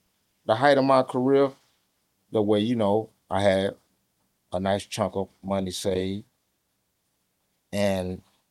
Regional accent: Jacksonville, Florida, United States; I say, I'm from Jacksonville.

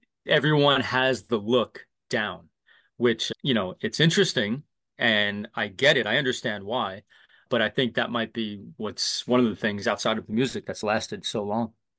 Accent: Brooklyn, New York, United States; I grew up in Brooklyn, New York, and you know, during the summers it was very hot, but during the winters it was very cold

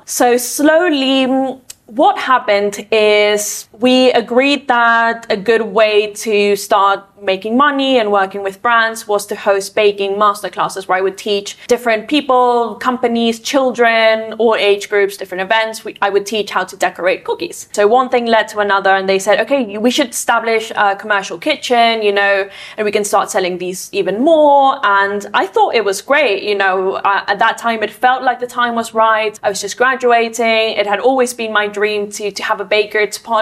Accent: Ecuador; since I'm Latina, I'm from Ecuador.

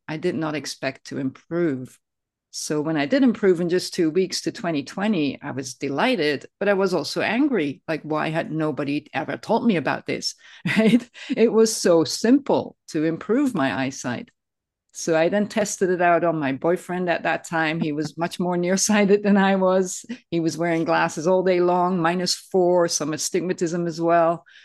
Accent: Netherlands; now in Ojai, United States; I'm from the Netherlands originally, but now live in Ojai, California.

